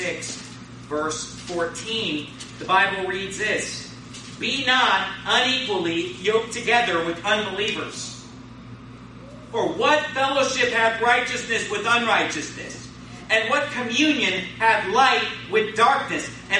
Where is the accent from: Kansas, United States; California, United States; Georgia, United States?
California, United States; Sacramento; I was driving through my hometown, Sacramento, this week